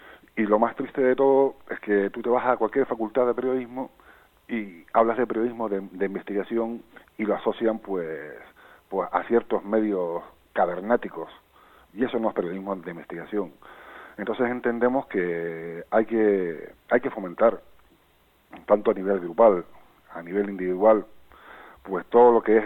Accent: Las Palmas, Canary Islands, Spain; moved away; Yo soy canario. En Las Palmas, un chaval, ¿no?, de mi pueblo

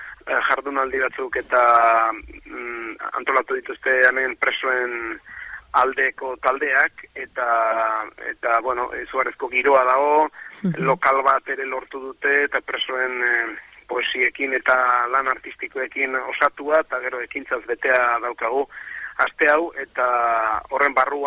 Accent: Lasarte-Oria, Basque Country, Spain; Lasarte arra naiz, hemen bertan jaiua gaina, eta niretzat nire herrian disko aurkeztea

